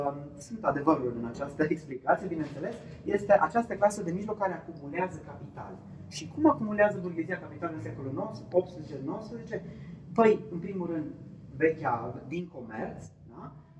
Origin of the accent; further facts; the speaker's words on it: Lugoj, Timiș County, Romania; Vin din Lugoj, angajat al Muzeului de Istorie.